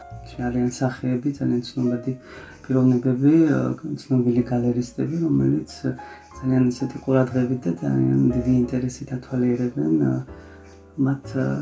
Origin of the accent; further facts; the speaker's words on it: Batumi, Adjara, Georgia; ვინაიდან მე წარმოშობით ბათუმელი ვარ